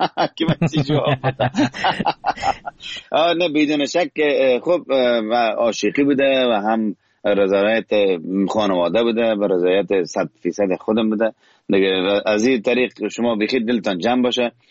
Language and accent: Persian; Kabul, Afghanistan; also born or lived in Herat; زادگاه من هرات و اما در کابل ما بزرگ شدم.